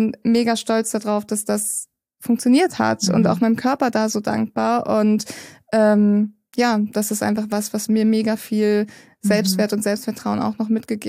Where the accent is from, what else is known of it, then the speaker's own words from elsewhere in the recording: Kiel, Schleswig-Holstein, Germany; 28 Jahre jung. Ich komme aus Kiel, komme auch gebürtig dorthin und werde jetzt in Zukunft mehr in Portugal sein als in Kiel.